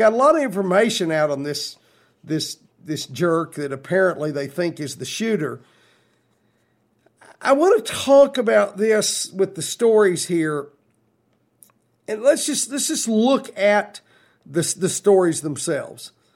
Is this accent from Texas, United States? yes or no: yes; Texas, United States; We grew up saying Sabine in West Texas, but people in East Texas told me it's the Sabine years and years ago.